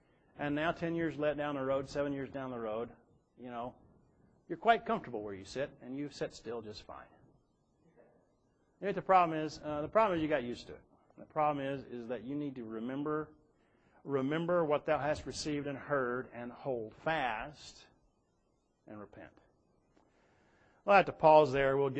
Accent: Direct, Texas, United States; I go back to the little Baptist church that I grew up in Direct, Texas.

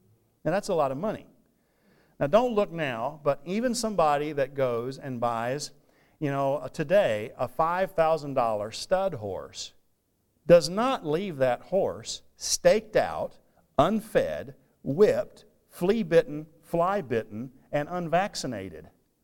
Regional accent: Texas, United States; as far as I know, my forebears didn't even own slaves, and I'm from Texas.

